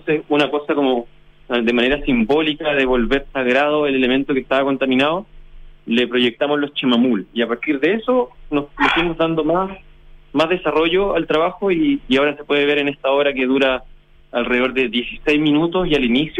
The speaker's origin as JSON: {"language": "Spanish", "country": "Chile", "said": "saberse como chileno que somos mestizos y que hay un porcentaje alto o bajo de nuestra sangre que es indígena."}